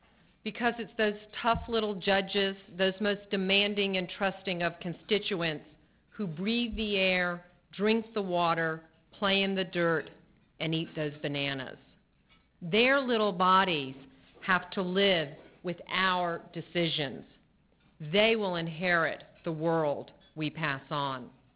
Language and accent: English; Florida, United States; swimming in the ocean or going for a hike in the Everglades, the way I used to when I was a child growing up in Florida?